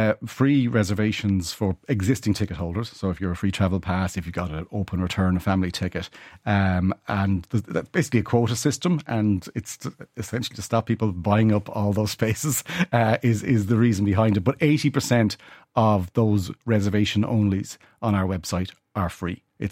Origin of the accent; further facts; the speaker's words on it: Portmarnock, Leinster, Ireland; I am from Portmarnock, so it's a bit of a schlep, right?